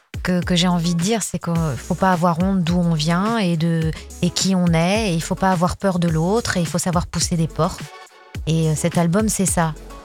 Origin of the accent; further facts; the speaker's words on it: France; en tant que Française et ayant cette chance incroyable de vivre dans un pays qui n'est pas en guerre